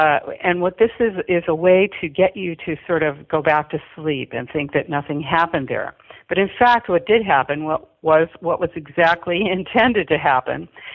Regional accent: United States; of course, I'm an American, and, you know, so I look at it from an American point of view

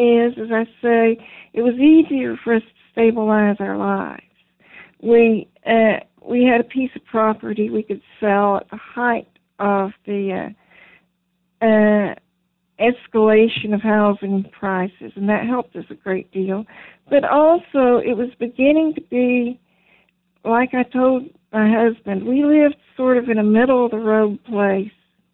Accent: Kentucky, United States; also born or lived in California; Then we decided it would be better for a number of reasons to move here to Kentucky. I'm from Kentucky originally, which is why we chose Kentucky.

